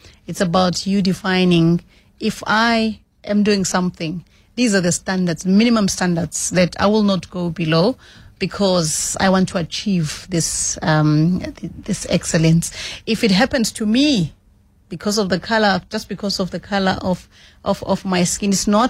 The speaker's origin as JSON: {"language": "English", "town": "Gwanqeto", "region": "KwaZulu-Natal", "country": "South Africa", "tie": "born or raised there", "said": "I grew up in KZN. In a semi-rural area called Gwanqeto. Other people will call it Embo. And then later on, the family moved into Suburbia. But yeah, that's where I grew up."}